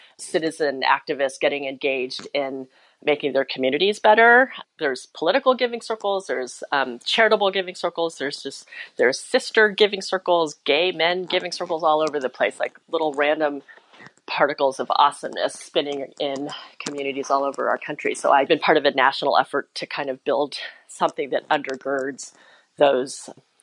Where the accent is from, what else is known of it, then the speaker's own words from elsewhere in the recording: Kansas City, United States; also born or lived in South Korea; now in New York City, United States; I am in Brooklyn, New York City, a borough that I love. I was born in Korea and I grew up in Kansas City. My family immigrated when I was an infant